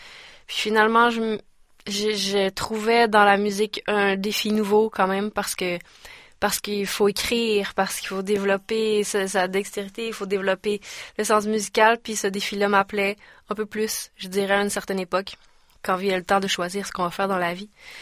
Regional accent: Mascouche, Quebec, Canada; now in Montreal, Canada; Non, j'habite à Montréal maintenant, mais je viens de Mascouche, oui.

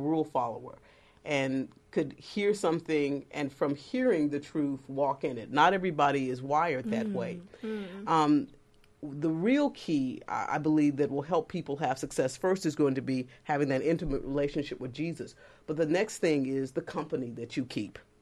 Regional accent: Texas, United States

